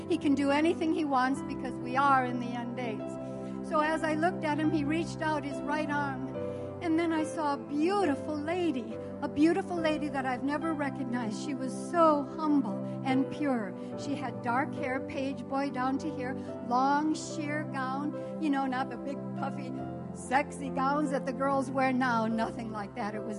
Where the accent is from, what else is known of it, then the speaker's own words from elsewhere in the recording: Elkhart, Indiana, United States; from Elkhart, and I was thinking of Henry Groover.